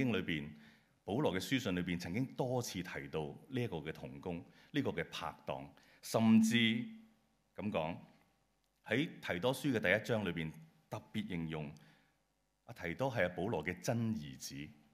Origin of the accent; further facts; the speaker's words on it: Hong Kong; 即我们香港人的其中的精神来的嘛